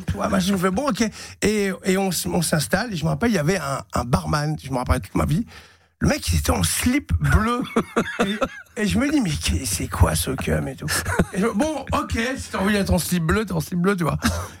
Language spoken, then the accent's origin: French; Belgium; Ah, oh, bah oui, dis, je suis belge.